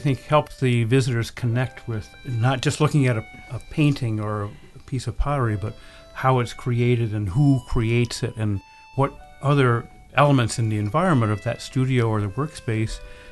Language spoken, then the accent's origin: English; Pennsylvania, United States; Yes, I was born and raised in Susquehanna County. I did spend some time overseas and in other areas, but most of my life I've lived here in Susquehanna County.